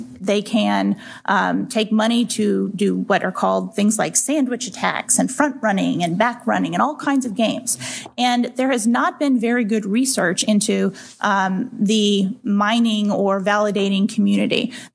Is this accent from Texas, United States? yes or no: yes; Texas, United States